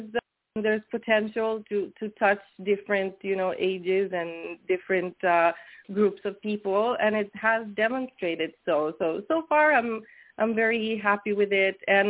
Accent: Veneto, Italy; English is a second language; moved away as an adult; also born or lived in Spain; I was born in Italy, actually, in a small town near Venice in Italy. And I grew up there and, you know, I started singing and making music when I was very, very little. And then I moved to Spain in my early 20s

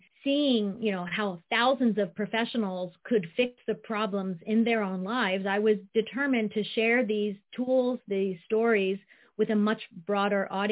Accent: Ohio, United States; also born or lived in Japan; I grew up in a very conventional, smallish town life in Ohio

